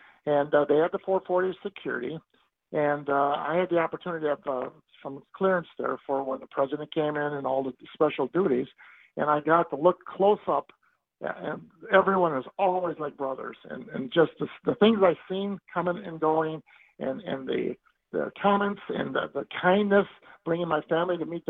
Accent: Milwaukee, Wisconsin, United States; born there; I was born in Milwaukee, and I was Definitely on the flight line between Chicago and Green Bay

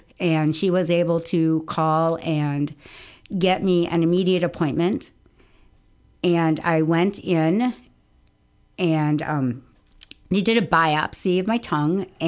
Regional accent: Richland Center, Wisconsin, United States; born or raised there

